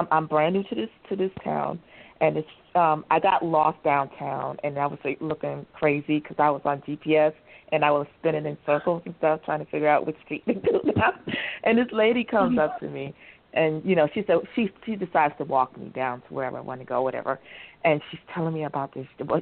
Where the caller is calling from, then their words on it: Arizona, United States; from Arizona.